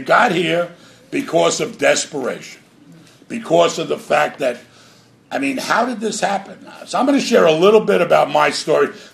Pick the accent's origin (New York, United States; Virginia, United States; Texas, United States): New York, United States; Queens; I'm from New York. And my voice, Queens, New York, right.